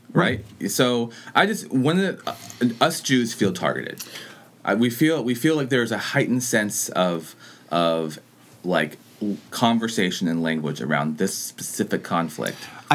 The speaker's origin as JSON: {"language": "English", "country": "United States", "said": "I mean, obviously, I'm American, so what do I say matters"}